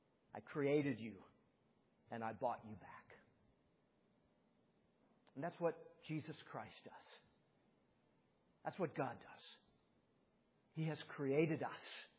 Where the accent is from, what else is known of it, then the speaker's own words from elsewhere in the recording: St. Petersburg, Florida, United States; moved away as an adult; also born or lived in Massachusetts; I grew up in Florida, St. Petersburg, Florida. I lived about the first several years, 18 years of my life there, and then moved up to Massachusetts for schooling and other things thereafter.